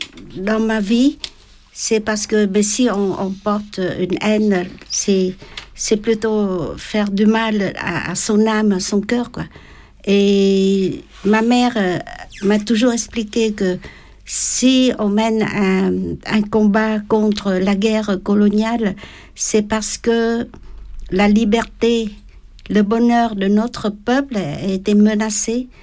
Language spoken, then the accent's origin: French; Ho Chi Minh City, Vietnam; mon pays natal, le Vietnam. Alors c'est pour ça qu'à l'âge de 8 ans, ma mère a déjà commencé à me confier la mission d'être agente de liaison dans Saigon.